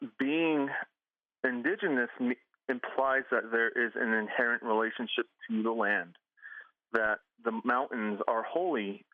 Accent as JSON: {"language": "English", "town": "Nazlini", "region": "Arizona", "country": "United States", "tie": "born or raised there", "said": "part of my experiences growing up in Nazlini"}